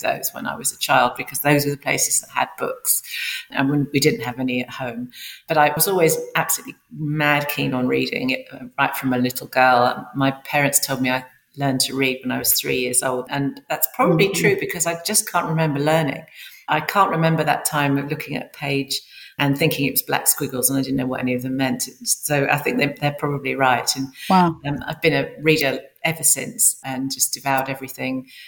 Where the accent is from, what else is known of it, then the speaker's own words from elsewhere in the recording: London, United Kingdom; Well, I grew up in a suburb of northwest London.